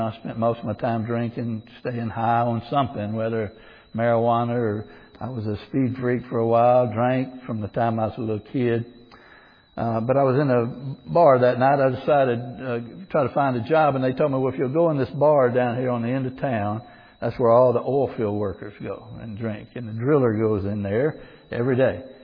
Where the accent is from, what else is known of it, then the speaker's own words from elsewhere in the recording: Texas, United States; And, you know, I'm from Texas, and so that was about the time they began to get tough on crime.